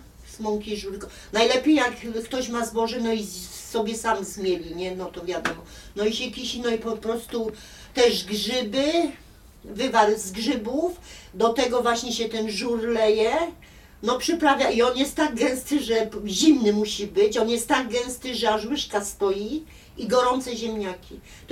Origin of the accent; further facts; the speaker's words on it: Pabianice, Łódź Voivodeship, Poland; now in Targanice, Poland; Ja pochodzę z Pabianic. To jest województwo łódzkie, nie?